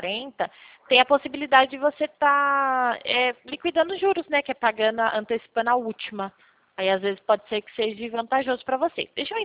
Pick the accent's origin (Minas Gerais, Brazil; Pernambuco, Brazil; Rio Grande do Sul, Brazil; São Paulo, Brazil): São Paulo, Brazil; eu sou do estado de São Paulo, só que eu estou localizada